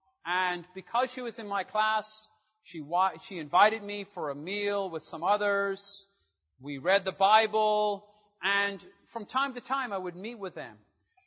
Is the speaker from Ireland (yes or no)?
yes; Ireland; also born or lived in London / Los Angeles; I'm Irish. I want to meet with Irish people, but they have a name.